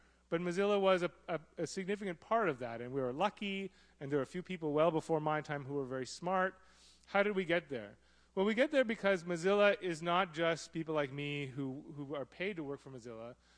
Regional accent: Canada; As a Canadian

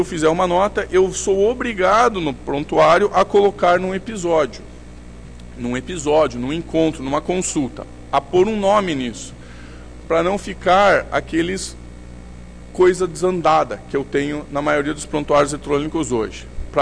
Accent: Curitiba, Paraná, Brazil; O SUS não é Curitiba, de onde eu venho.

